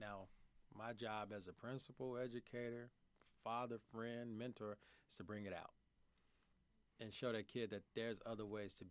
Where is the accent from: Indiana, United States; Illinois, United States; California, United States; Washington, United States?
Illinois, United States; Chicago; Born and raised in Chicago. Grew up on the South Side. Dearborn Home Projects. Three brothers and a sister. Single mom.